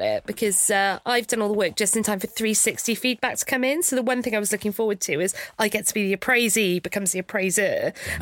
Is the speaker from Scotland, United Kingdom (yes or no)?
no; Cardiff, Wales, United Kingdom; And I never thought I'd leave Cardiff. So I'm from Cardiff.